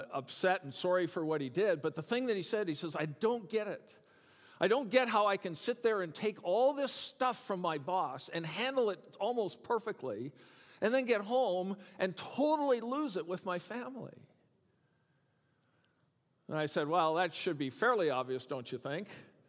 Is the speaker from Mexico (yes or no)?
no; Canada; I'm Canadian, there's some things that I look at down here and go, I have no idea what's going on down here.